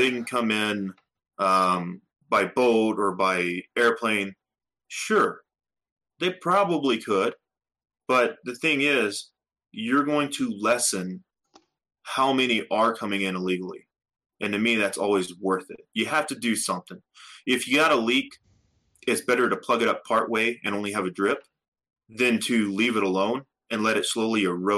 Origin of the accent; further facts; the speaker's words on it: Texas, United States; I must be an oddity then, because I'm from Texas.